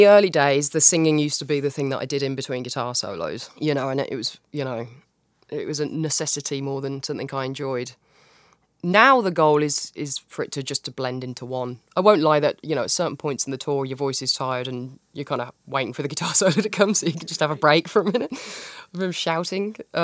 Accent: United Kingdom; I'm very British.

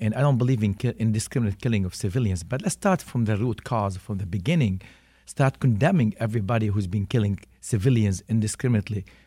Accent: South Governorate, Lebanon; I grew up in South Lebanon, in an era that preceded Hamas and Hezbollah.

